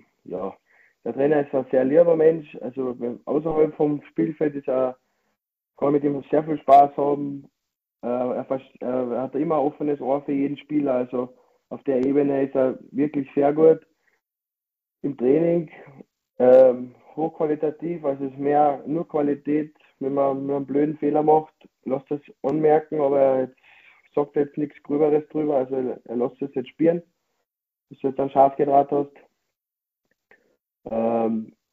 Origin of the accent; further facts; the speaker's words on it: Bleiburg, Carinthia, Austria; was einfach Bleiburg, meine Heimat, einfach nicht zu bieten hat